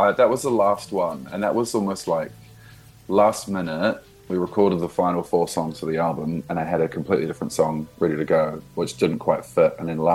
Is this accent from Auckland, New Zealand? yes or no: no; Hastings, Hawke's Bay, New Zealand; I grew up in Hastings, in Hawke's Bay.